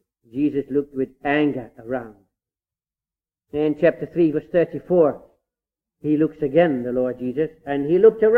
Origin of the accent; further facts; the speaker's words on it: The Hague, South Holland, Netherlands; I grew up in The Hague